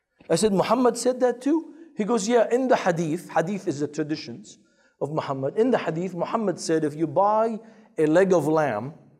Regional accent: Lebanon; He goes, Morocco. I said, I'm from Lebanon.

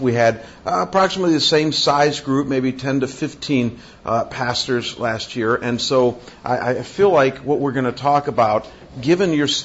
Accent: United States; Because I'm not European. I'm obviously American.

